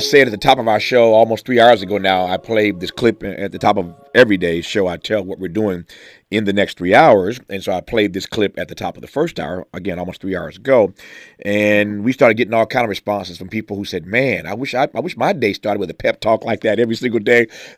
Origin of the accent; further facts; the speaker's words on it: Mississippi, United States; born there; I was born in Mississippi. Right. So I know that state rather well.